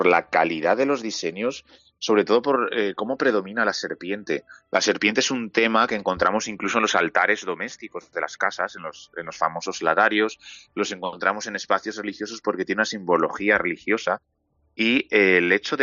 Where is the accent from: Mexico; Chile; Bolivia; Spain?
Spain; Castilla-La Mancha; yo que soy de Castilla-La Mancha en mi pueblo